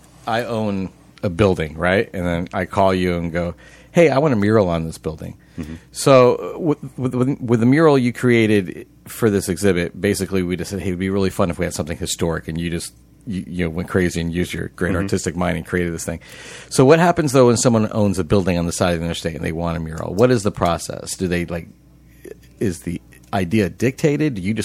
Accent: St. Petersburg, Florida, United States; growing up in St. Petersburg, I grew up downtown.

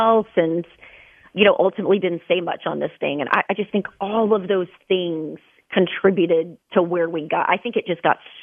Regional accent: Dallas, Texas, United States; and then I grew up here in Dallas.

